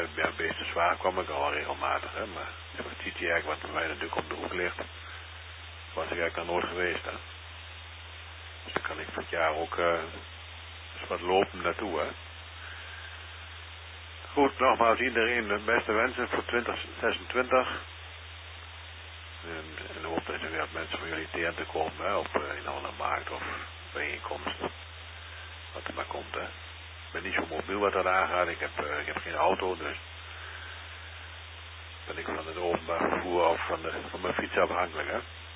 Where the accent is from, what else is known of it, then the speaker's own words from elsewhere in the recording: Zwolle, Overijssel, Netherlands; now in India; Ik kom uit Zwolle van oorsprong.